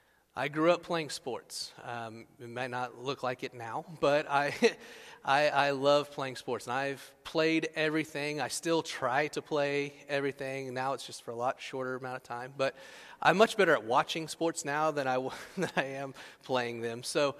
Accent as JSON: {"language": "English", "town": "Oklahoma City", "region": "Oklahoma", "country": "United States", "tie": "born or raised there", "lives_now": "Frisco, United States", "said": "Oklahoma City is where I grew up. I lived there 25 years before moving to Frisco, so I do consider myself an Okie."}